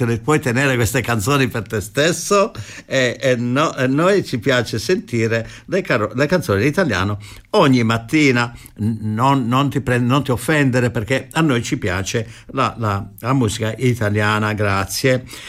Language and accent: Italian; Australia; parlo l'inglese meglio dell'italiano, però sono cresciuto qui in Australia, sono venuto da giovane